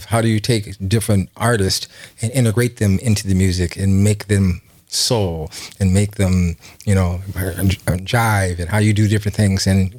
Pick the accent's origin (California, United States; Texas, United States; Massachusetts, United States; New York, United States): California, United States; Long Beach; You know, I'm from Long Beach, California originally, so they have one